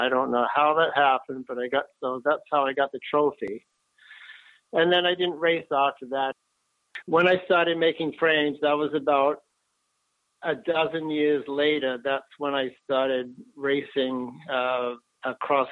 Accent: Vancouver, British Columbia, Canada; also born or lived in England; I was born in England, and our family moved over here to Vancouver when I was nine.

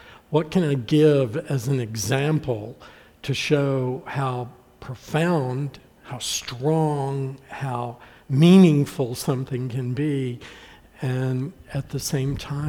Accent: Atlanta, Georgia, United States; I'm from the South, from Georgia. I grew up in Atlanta.

